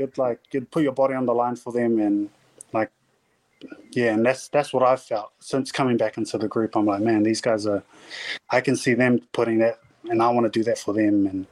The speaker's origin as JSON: {"language": "English", "region": "Auckland", "country": "New Zealand", "tie": "born or raised there", "said": "Like for myself growing up in Auckland and going to like watch NPC games"}